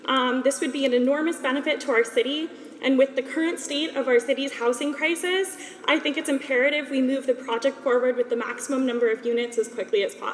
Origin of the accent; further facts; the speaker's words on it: California, United States; now in San Francisco, United States; And I grew up in the Bay Area, and after college, I was so excited to move to San Francisco so I could be close to my friends and my family and the community that I grew up in.